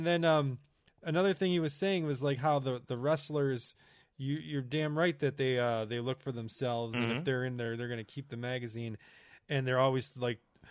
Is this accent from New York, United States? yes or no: yes; Buffalo, New York, United States; but by now everyone knows we're from Buffalo, New York.